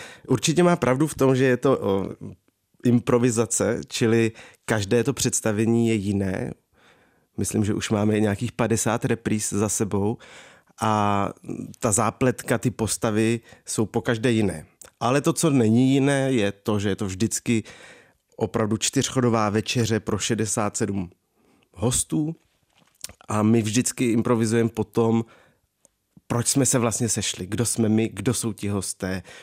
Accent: České Budějovice, South Bohemian Region, Czechia; born there; also born or lived in Brno; now in Prague, Czechia; Narodil jsem se v Budějcích.

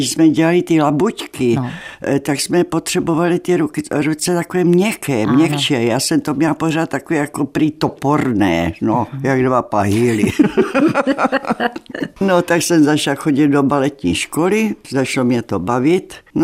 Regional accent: Brno, South Moravian Region, Czechia; Ne, já jsem ze Brna.

